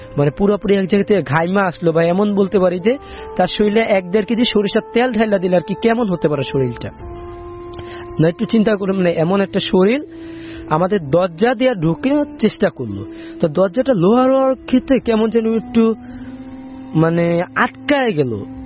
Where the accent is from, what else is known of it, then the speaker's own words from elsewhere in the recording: Dhaka, Dhaka Division, Bangladesh; এটি আমার জন্মস্থান বাসায় পুরাতন কচুক্ষেত্রের লারাসর স্কুল নামে একটা স্কুল আছে, তো ওইটার ওইদিকে আশেপাশে আমাদের বাসা, আমার জন্মস্থান বাসা ওইটা।